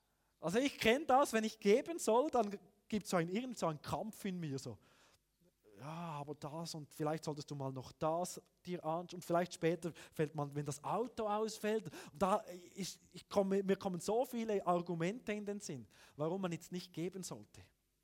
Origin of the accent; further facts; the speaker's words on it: Switzerland; Und ich muss sagen, mich als Schweizer beschämt ein solcher Vers.